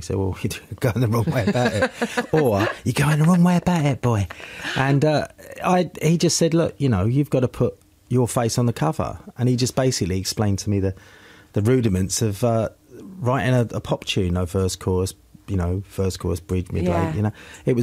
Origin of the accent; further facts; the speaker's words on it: St John's Wood, London, United Kingdom; And I grew up in St John's Wood near the barracks, Royal Artillery Barracks. I used to see these guys go past when I was a little kid, all dressed up in that stuff.